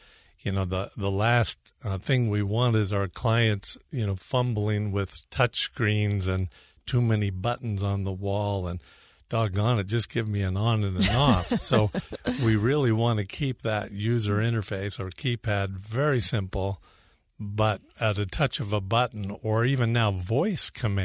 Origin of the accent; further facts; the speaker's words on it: California, United States; now in Utah, United States; It was I never thought, so I'm a Californian, and a lot of people, you know, take a little bit nervous about, oh, no, not another California.